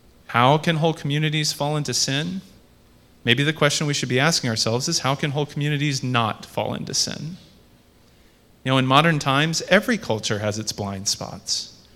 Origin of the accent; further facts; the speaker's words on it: United States; I'm from the United States, and it's fair to say that not only in my country, but in every country